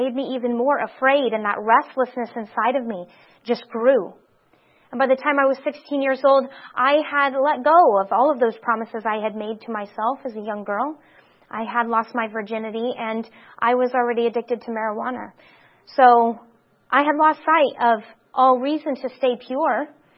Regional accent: Wyoming, United States; I was seeing some fringe groups that I wasn't exposed to growing up in Wyoming.

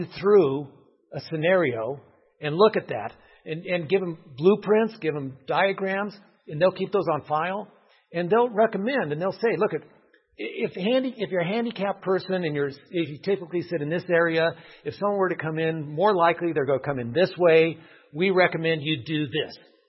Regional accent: California, United States; Actually, I'm from California, and growing up, we used to have earthquake drills

